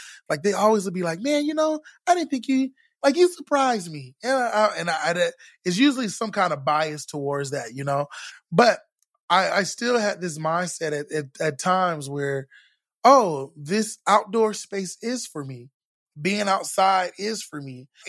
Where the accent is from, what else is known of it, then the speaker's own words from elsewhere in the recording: Florida, United States; now in Texas, United States; I grew up in Florida before Orlando had, like, started, like, really building up. There was a lot of forest around. Like, I live here in Texas now.